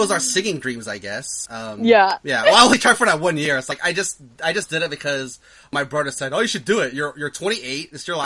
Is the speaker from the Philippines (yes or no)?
yes; Philippines; We're Filipino, so we like to sing.